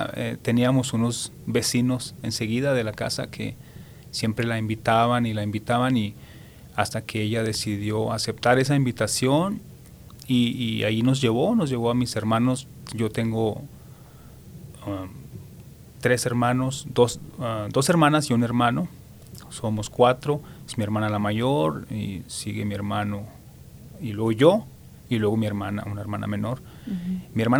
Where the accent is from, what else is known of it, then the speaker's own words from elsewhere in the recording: Delicias, Chihuahua, Mexico; Soy originario de México, el estado de Chihuahua.